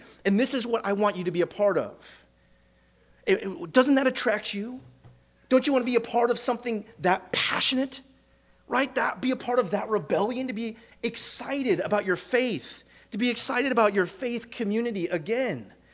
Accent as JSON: {"language": "English", "country": "United States", "said": "I'm an American. I never sacrifice."}